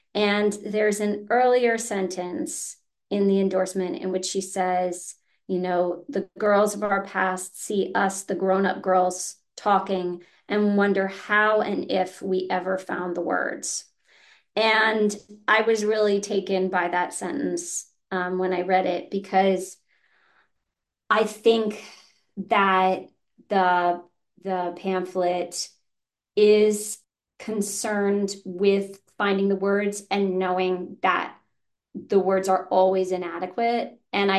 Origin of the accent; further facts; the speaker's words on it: Massachusetts, United States; I grew up outside Boston, so I grew up in the northeastern United States, but my parents' families are located in the South